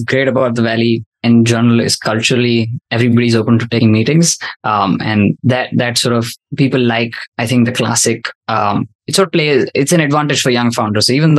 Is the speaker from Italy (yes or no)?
no; India; I didn't grow up in the Bay Area or the US. I was sort of an outsider in that sense, but I grew up in India